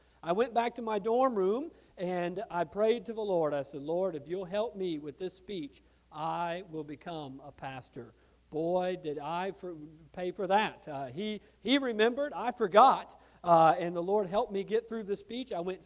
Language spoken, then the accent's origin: English; New Mexico, United States; I am from New Mexico. I was the son of a missionary kid.